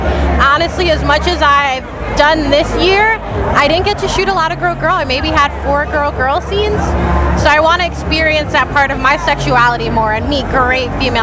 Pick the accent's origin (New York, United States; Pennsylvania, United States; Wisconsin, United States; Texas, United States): New York, United States; It's my first time in Exotica, but I'm from New York, so I've crossed the border a few times.